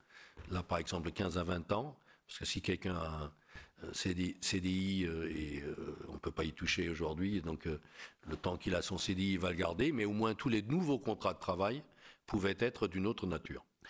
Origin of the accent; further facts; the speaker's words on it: Germany; que je suis un Allemand qui parie sur la France